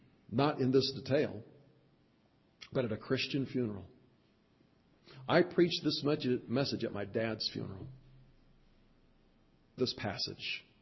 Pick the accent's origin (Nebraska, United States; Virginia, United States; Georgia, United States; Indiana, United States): Nebraska, United States; Monroe; I took my family a couple of summers ago to the farm I grew up on near Monroe, Nebraska.